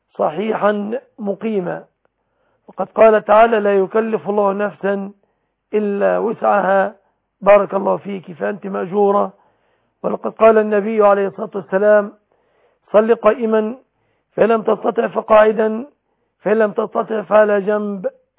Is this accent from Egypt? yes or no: yes; Egypt